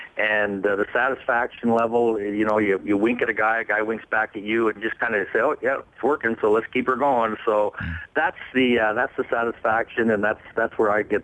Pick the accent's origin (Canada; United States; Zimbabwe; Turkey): Canada; Saskatchewan; I was from Saskatchewan